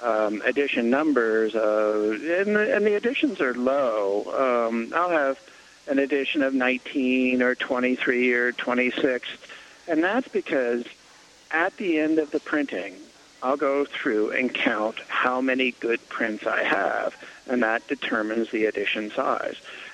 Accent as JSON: {"language": "English", "town": "Pojoaque", "region": "New Mexico", "country": "United States", "tie": "born or raised there", "said": "Right. I grew up in Pewaukee. So in between Santa Fe and Española, and kind of the rule when we were growing up was if we want lunch, be there, otherwise be back for dinner."}